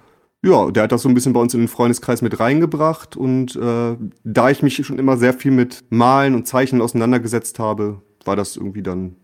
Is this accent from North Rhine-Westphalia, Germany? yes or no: no; Lower Saxony, Germany; also ich bin im Umfeld von Hannover aufgewachsen, Anfang der 90er, auf dem Dorf. Bin dort geboren, quasi in der kleinen Provinz aufgewachsen, auch bis ich 15, 16 war, dann hat es mich schon eher nach Hannover verschlagen